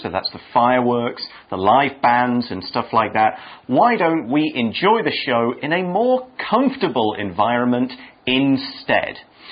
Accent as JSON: {"language": "English", "country": "United Kingdom", "said": "Well, I am British."}